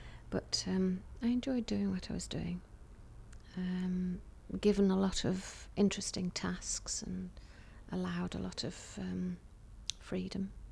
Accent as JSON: {"language": "English", "town": "Blackburn", "region": "North West England", "country": "United Kingdom", "tie": "born there", "said": "but I was actually born in Blackburn. So I am totally from Lancashire. So I'm bringing a little bit of north down here today."}